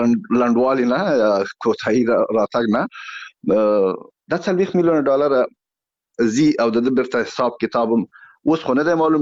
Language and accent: Pashto; Afghanistan; moved away; زه د نړیوال دا دوه مخه لوبو ته زه په خپله شخصا د یو افغان په حیث د شک په سترګه ګورم. زه بهر کې ناست یم، زه مهاجر شوی یم د همدغې لوبو د نتایجو په اساس خپل وطن پریښودو ته مجبور شوی یم.